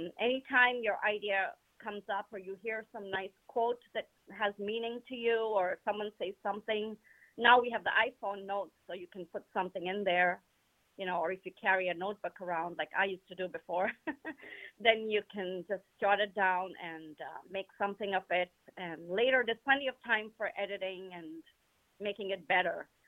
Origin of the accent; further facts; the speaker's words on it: India; born there; And even though I was born in India, I didn't grow up there. So I cannot read Hindi, though I can speak it and understand it.